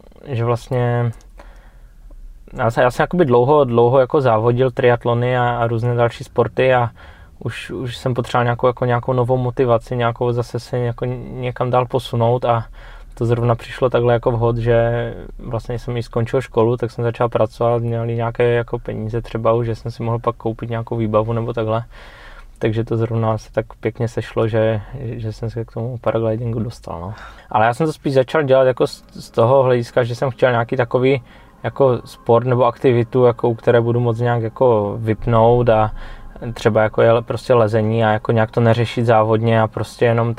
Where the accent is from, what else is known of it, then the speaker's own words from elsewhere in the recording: Ostrava, Moravian-Silesian Region, Czechia; Jelikož jsem z Ostravy, tak jako nejblíž mám Beskydy.